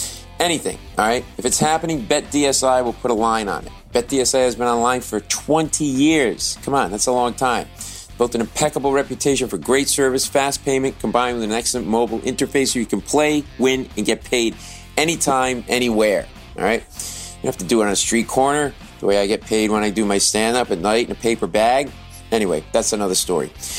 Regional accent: Rhode Island, United States; I'm a Patriots fan. I grew up in Rhode Island, so deal with it.

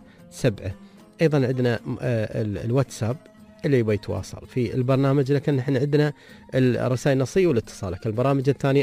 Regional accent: United Arab Emirates; شجيرة معروفة عندنا في الإمارات اللي هي الزعتر

